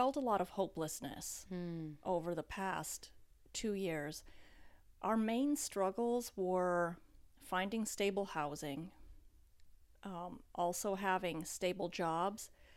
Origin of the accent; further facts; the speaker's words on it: Calumet, Michigan, United States; I grew up in Calumet, so that's about 36 miles away from Copper Harbor, and I went to school there from kindergarten onward.